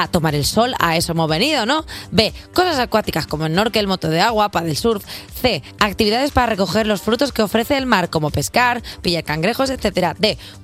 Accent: Salou, Catalonia, Spain; Es que soy de Salou, ¿vale?

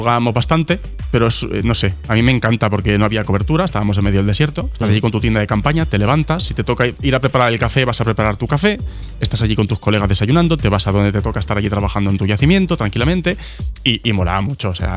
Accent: Valencia, Valencian Community, Spain; Porque pues soy de Valencia y como allí una profesión es el ser artista fallero

